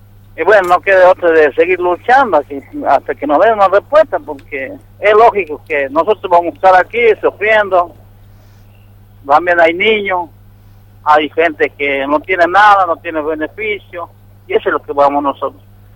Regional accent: Tres Lapacho, Salta, Argentina; Yo soy de Tres Lapacho.

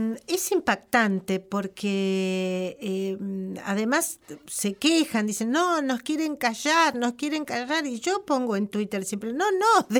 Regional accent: Argentina; el matete lo tenemos nosotros como argentinos

